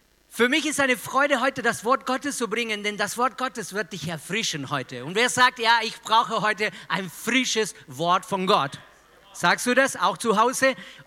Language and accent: German; Regensburg, Bavaria, Germany; es ist eine Herausforderung, genau heute an diesem Sonntag als Regensburger nach Fürth zu kommen.